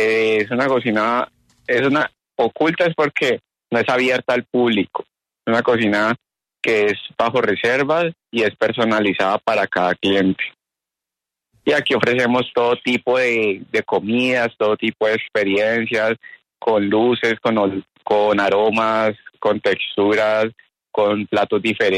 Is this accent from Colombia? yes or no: yes; Colombia; born there; Son inmigrantes, inmigrantes japoneses. Yo soy acá la tercera generación, nací aquí en Colombia.